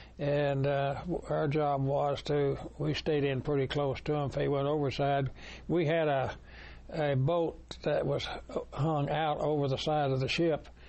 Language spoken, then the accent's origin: English; Texas, United States; I was born down in Red River County. That's southeast of Dallas area. Folks moved around quite a bit. We moved out to West Texas area and stayed 2 or 3 years and then back to Red River County.